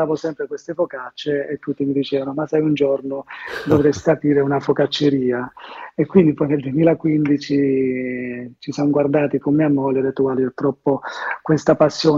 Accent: Gioia del Colle, Apulia, Italy; nel mio paese, Gioia del Colle, in provincia di Bari

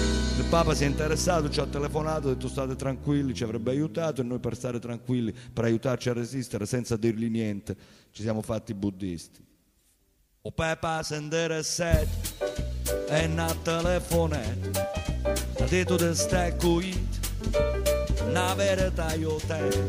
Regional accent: Basilicata, Italy; born there; confesso, sono nato in Basilicata. Sì, la Basilicata esiste.

